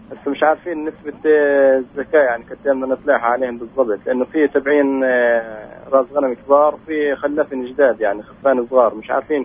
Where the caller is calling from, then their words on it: Jenin, West Bank, Palestine